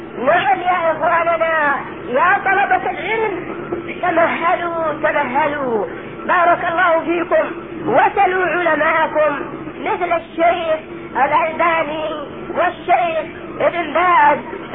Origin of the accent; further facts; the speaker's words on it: Yemen; نعم عندنا في اليمن، لانني اتكلم عن منارس